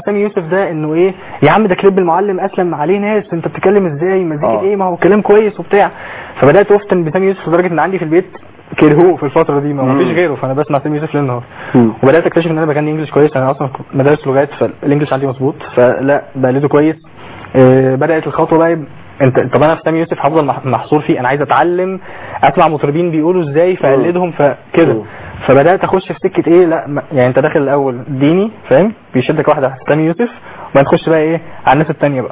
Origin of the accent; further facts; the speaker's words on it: Mecca, Makkah Province, Saudi Arabia; born there; انا كنت اتولدت في مكه فصوت السديس في وداني